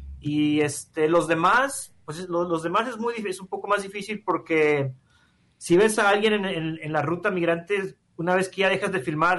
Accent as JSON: {"language": "Spanish", "region": "Chihuahua", "country": "Mexico", "said": "yo soy de Chihuahua"}